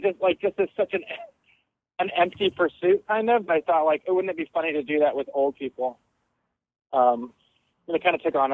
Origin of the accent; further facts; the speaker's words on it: Denver, Colorado, United States; And so I'm from Denver too